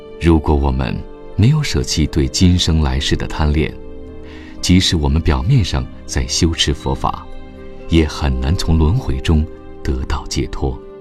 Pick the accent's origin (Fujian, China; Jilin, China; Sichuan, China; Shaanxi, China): Sichuan, China; 在我的家乡甘孜州，